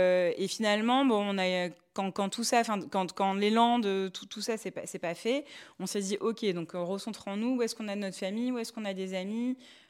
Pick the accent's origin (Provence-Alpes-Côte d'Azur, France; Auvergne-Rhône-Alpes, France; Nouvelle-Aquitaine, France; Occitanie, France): Provence-Alpes-Côte d'Azur, France; Nice; on est du sud, nous, à la base. On est niçois. On a grandi à Nice, on a grandi avec cette lumière, ce soleil.